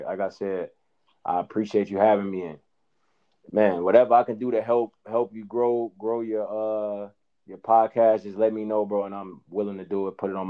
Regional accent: Chicago, Illinois, United States; Cause you know, like you said, I'm from Chicago

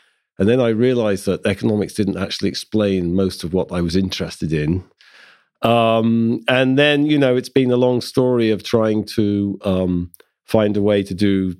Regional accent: England, United Kingdom; now in United States; So, of course, I'm English. You know, I grew up in the 1970s in England studying English history and society. And so I think I came to the US, you know.

